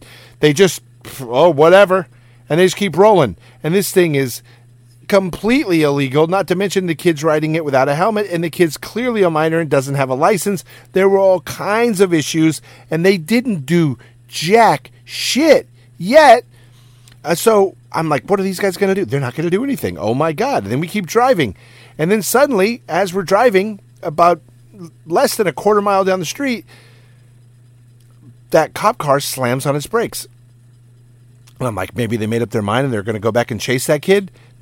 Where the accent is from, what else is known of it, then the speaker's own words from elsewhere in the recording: Downey, California, United States; I live in Downey. I grew up in Downey.